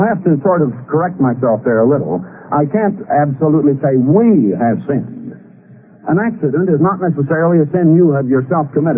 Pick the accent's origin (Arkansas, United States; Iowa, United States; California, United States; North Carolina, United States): Iowa, United States; Now, I was born and raised in Iowa, and we'd go out and go bobsledding or skating in the winter